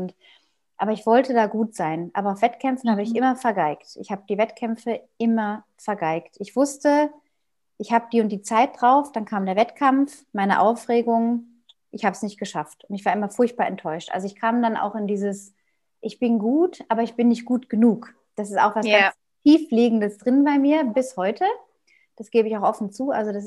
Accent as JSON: {"language": "German", "region": "North Rhine-Westphalia", "country": "Germany", "tie": "born or raised there", "said": "Ich bin in Westfalen aufgewachsen, in einem kleinen Dorf außerhalb von einer größeren Stadt, auf dem Land, mit Bauernhöfen drumherum."}